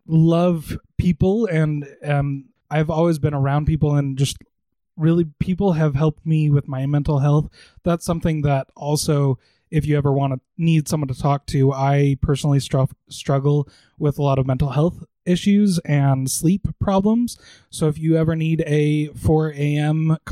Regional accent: St. George, Utah, United States; I grew up down in St. George, and that's not fully true. I grew up all over Utah.

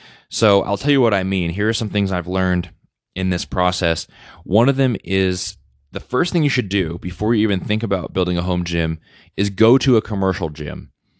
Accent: North Dakota, United States; And then when I moved to North Dakota back to my home state in 2020

